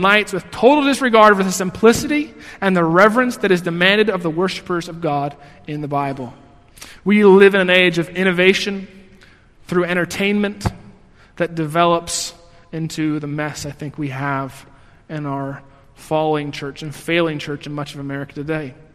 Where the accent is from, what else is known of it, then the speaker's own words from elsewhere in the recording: United States; because I'm an American and we innovate. That's who we are.